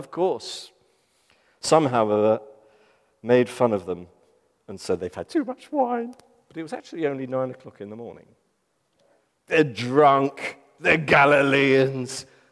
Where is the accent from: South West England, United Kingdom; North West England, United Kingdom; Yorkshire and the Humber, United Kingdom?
South West England, United Kingdom; And I'm not going to give an example of who we as Cornish people would think, let alone English.